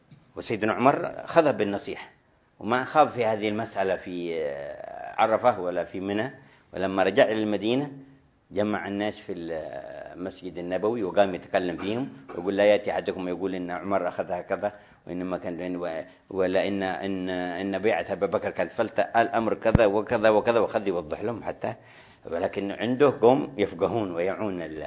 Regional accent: Hadhramaut, Yemen; أيام شيوعية عندنا في حضرموت

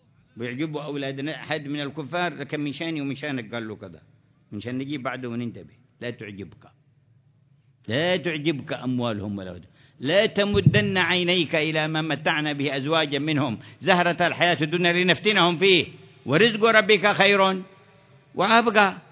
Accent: Yemen; عندنا في اليمن

